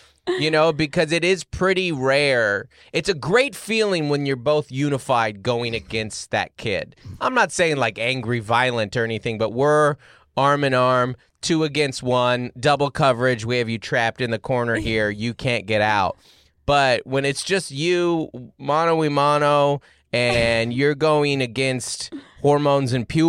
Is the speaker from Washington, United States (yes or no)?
yes; Federal Way, Washington, United States; I'm from Federal Way, Washington. I know run down cities.